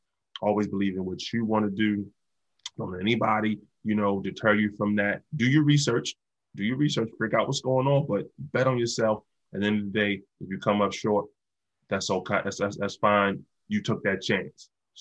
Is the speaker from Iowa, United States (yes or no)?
no; Baltimore, Maryland, United States; So I'm from Baltimore, but I love DC.